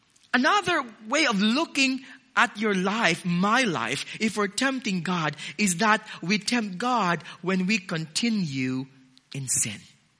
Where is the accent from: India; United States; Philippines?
Philippines; now in Australia; I'm not so Australian yet. I'm still so Filipino sometimes when I think. And even I'm transposing Australian dollars to Philippine peso.